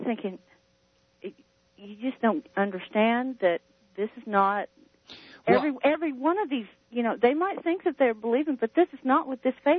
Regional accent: Oklahoma, United States; I spent my formative years of my adolescence in a small town in Oklahoma.

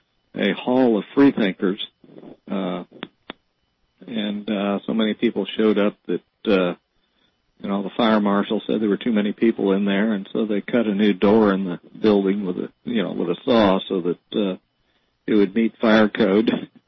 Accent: Peoria, Illinois, United States; I was reading up on Ingersoll, who was spent most of his time in my hometown of Peoria, Illinois. They actually have a statue of him there.

